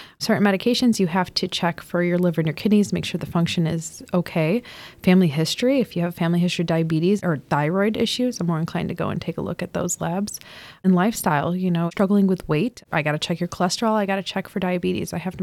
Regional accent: Frankfort, United States; I grew up in the Frankfort area. I've lived here almost my whole life.

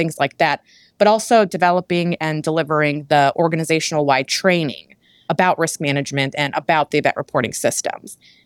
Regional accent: St. Louis, Missouri, United States; now in Boston, United States; I'm actually from the St. Louis area in Missouri.

